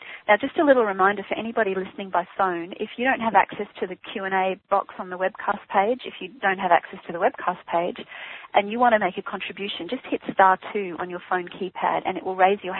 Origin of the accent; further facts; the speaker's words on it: Brisbane, Queensland, Australia; Neil in Brisbane. Hi, finally we have somebody in my hometown.